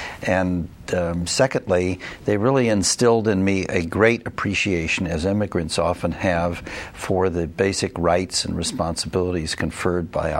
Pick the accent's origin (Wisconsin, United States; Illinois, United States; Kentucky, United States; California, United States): California, United States; Los Angeles; I was born and raised in Los Angeles, the son of two immigrants to the United States.